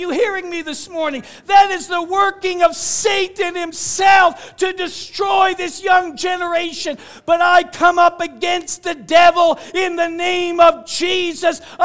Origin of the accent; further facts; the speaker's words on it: Moncton, New Brunswick, Canada; born there; By the way, I was born in Moncton.